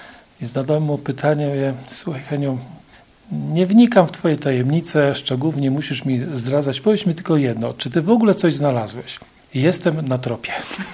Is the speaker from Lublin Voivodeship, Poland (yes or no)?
no; Wałbrzych, Lower Silesian Voivodeship, Poland; Ja sam z dzieciństwa urodziłem się w Wałbrzychu, ja jeszcze pamiętam jako dziecka autochtonów